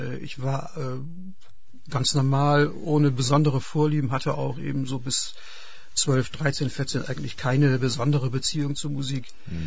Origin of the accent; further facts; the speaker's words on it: Bremen, Germany; born there; Ich bin ja gebürtig aus Bremen.